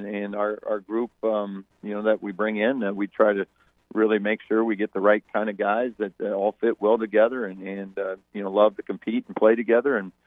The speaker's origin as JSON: {"language": "English", "region": "Iowa", "country": "United States", "tie": "born or raised there", "said": "I'm very familiar with, being a, growing up in Iowa, and I have a lot of friends and family from the area."}